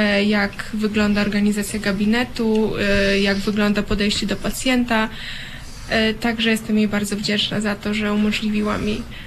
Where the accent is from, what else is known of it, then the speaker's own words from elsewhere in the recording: Krosno, Subcarpathian Voivodeship, Poland; mieszkam w Krośnie, pochodzę z Krosna, ale obecnie studiuję w dawnym Stanisławowie, obecnie Iwano-Frankiwsku, który znajduje się na Ukrainie.